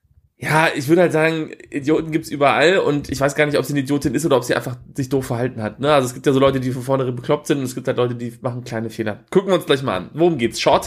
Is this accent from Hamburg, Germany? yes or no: no; Wunstorf, Lower Saxony, Germany; Da sind immer die Jugendfreizeiten von der Stadt Wunsdorf hingegangen, wo ich aufgewachsen bin.